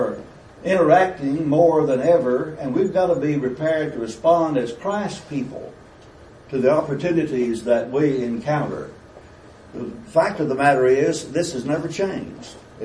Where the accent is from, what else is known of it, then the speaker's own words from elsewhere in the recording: United States; I'm an American. I'm proud of it.